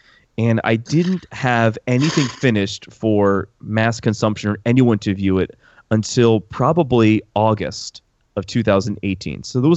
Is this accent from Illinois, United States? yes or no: no; New York, United States; now in Cleveland, United States; So I was driving home because I live in Cleveland now, but I'm originally from New York.